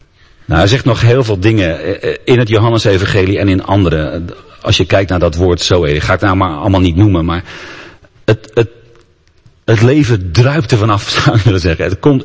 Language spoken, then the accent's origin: Dutch; Rotterdam, South Holland, Netherlands; Ik ben Rotterdammer